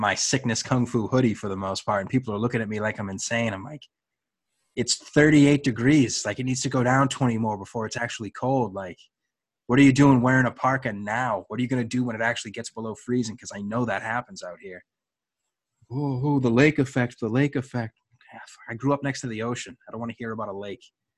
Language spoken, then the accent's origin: English; New England, United States; that kind of is how it is growing up in New England.